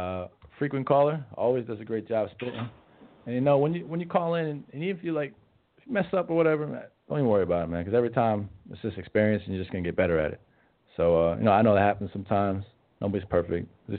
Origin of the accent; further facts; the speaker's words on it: New Jersey, United States; Oh, we're from New Jersey, man. I don't know Detroit too well.